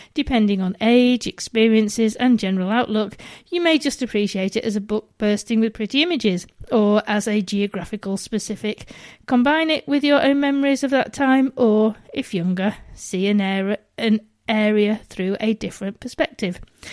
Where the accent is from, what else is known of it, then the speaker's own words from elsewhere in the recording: Cleethorpes, Yorkshire and the Humber, United Kingdom; I was brought up in Cleethorpes, also on the East Coast, so there are visual parallels.